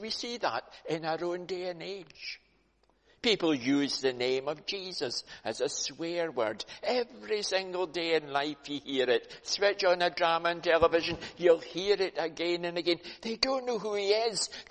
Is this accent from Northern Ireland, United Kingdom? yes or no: no; Scotland, United Kingdom; But most of us are not Jewish by race. But we're Scottish, most of us, I expect, here in church today.